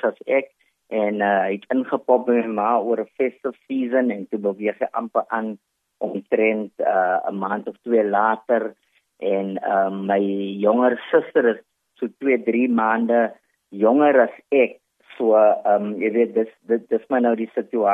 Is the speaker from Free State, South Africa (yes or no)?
no; Lansdowne, Western Cape, South Africa; also born or lived in Hanover Park; Ek is gebore in Hanover Park, groot geword, in Lansdowne, en ons het so in 'n slaapkamer vertrek